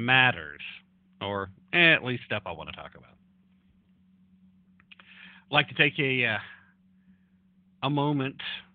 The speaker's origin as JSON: {"language": "English", "region": "Tennessee", "country": "United States", "tie": "born or raised there", "said": "There are times when my home state of Tennessee will drop out of the top five."}